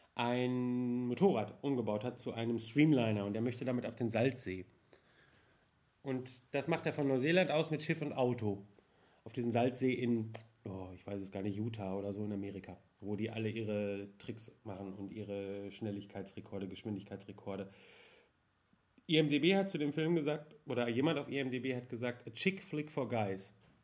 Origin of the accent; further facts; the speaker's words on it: North Rhine-Westphalia, Germany; Das Bördeland, das landwirtschaftlich beackerte Land zwischen, naja, Gesegrund und Soest. Das ist die Soester Börde.